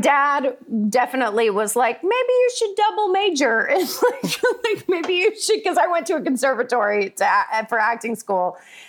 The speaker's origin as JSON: {"language": "English", "town": "Tuscaloosa", "region": "Alabama", "country": "United States", "tie": "born or raised there", "said": "In Tuscaloosa. I grew up in Tuscaloosa, Alabama."}